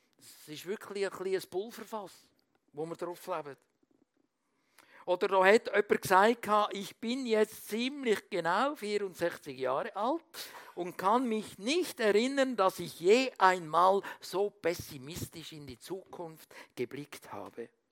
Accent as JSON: {"language": "German", "country": "Switzerland", "said": "dass wir als Schweizer so mehr oder weniger zugedeckt sind mit Sorgen."}